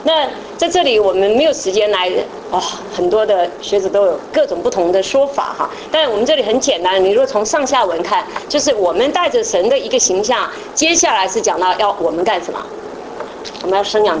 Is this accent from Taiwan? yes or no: yes; Taiwan; 我们以前在台湾都在泥巴长大的哈，所以没有不会有什么过敏的